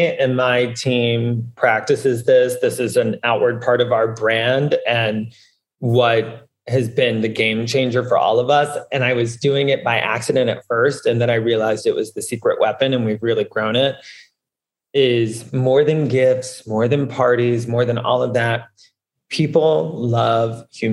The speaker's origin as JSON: {"language": "English", "region": "the South", "country": "United States", "moved": "yes", "lives_now": "New York, United States", "said": "You know, I'm from the South and wanted to get out of the South, and, you know, was not a place of happiness or comfort for me."}